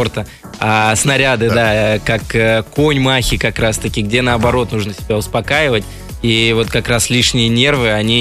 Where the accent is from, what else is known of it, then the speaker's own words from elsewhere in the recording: Moscow, Russia; в садик даже успел походить в Москве, поэтому на 100% считаю себя москвичом, и это мой родной город, и здесь я вырос